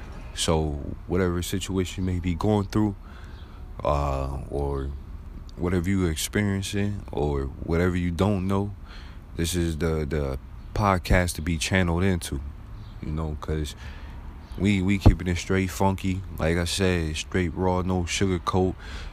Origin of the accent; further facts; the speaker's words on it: Buffalo, New York, United States; But I'm a young man. I'm 30 years old. I'm from Buffalo, New York. I'm a laid back, outgoing guy.